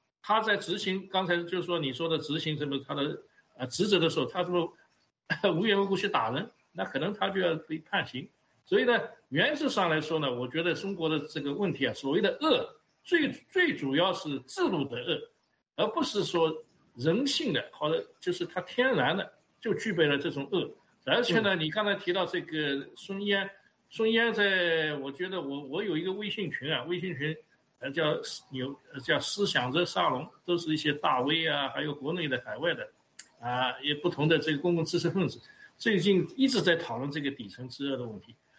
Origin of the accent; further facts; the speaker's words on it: United States; 我们美国人叫 VIP